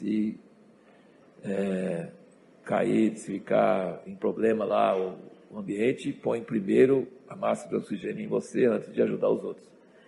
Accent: Jundiaí, São Paulo, Brazil; Nós somos de Jundiaí

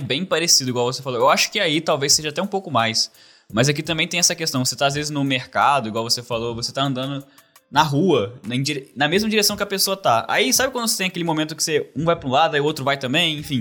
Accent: Brazil

